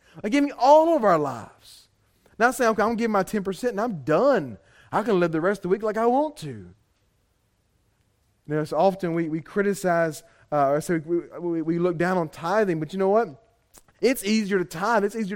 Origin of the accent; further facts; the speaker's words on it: the South, United States; I am a Southerner like nobody's business